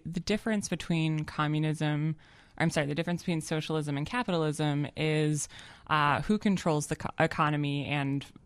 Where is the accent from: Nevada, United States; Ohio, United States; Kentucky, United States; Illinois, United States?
Illinois, United States; Chicago; And I grew up in Chicago.